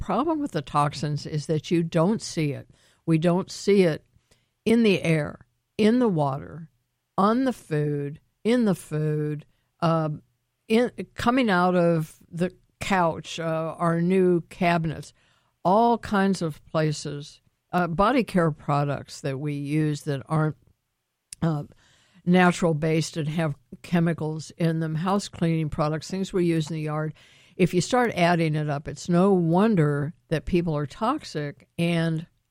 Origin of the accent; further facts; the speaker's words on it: Columbus, Ohio, United States; Well, that's, of course, my hometown